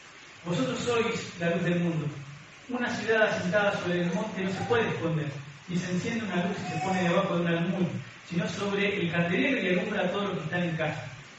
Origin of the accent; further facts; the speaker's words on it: Argentina; Soy argentino, pero soy nacionalizado español, ¿sí?